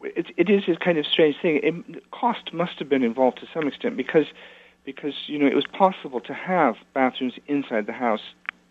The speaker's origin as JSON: {"language": "English", "region": "Iowa", "country": "United States", "tie": "born or raised there", "said": "I used to wonder when I was a kid growing up in Iowa, what were they drawing in there?"}